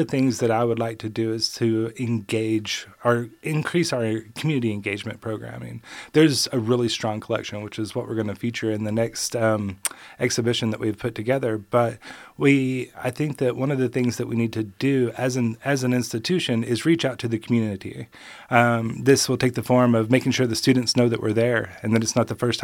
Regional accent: Arkansas, United States; I'm originally from Arkansas, which some people might not realize about me. And I come from a background that's a little bit different than some of the other folks.

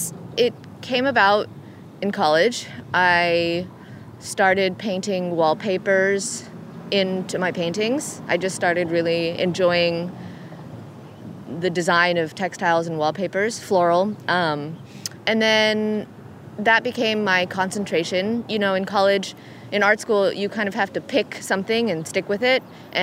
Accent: California, United States; born or raised there; now in Michigan, United States

